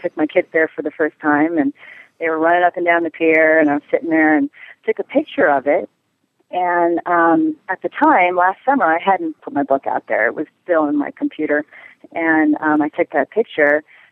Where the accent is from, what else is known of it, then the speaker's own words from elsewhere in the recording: Oceanside, California, United States; my family, I grew up in Oceanside, and Oceanside Pier is my favorite place.